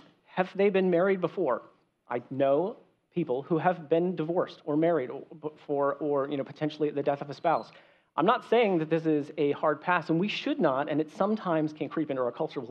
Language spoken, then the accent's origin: English; California, United States; I grew up in California, where I was very close to Yosemite National Park